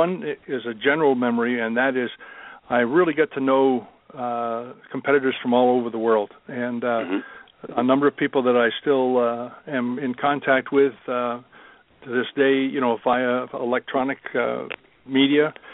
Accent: Vermont, United States; now in Canada; I'm originally from Vermont, and I mm-hmm. Achieved my Canadian citizenship a month before we left for Munich.

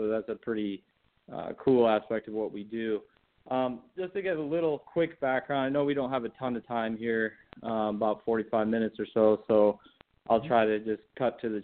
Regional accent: Michigan, United States; I grew up in Michigan, which has a huge population of herps, a lot of snakes, a lot of amphibians

